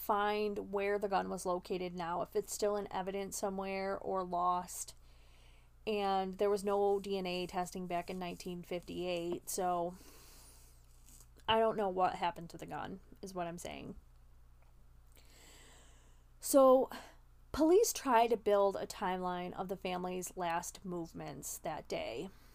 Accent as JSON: {"language": "English", "region": "New York", "country": "United States", "tie": "born or raised there", "said": "I grew up in New York State. That's how we say Oregon."}